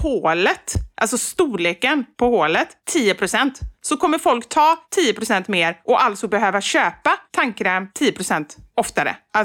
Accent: Gothenburg, Västra Götaland County, Sweden; jag är göteborgare med.

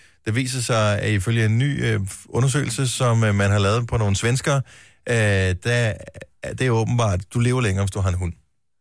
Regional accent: Region of Southern Denmark, Denmark; jeg er fra Fyn.

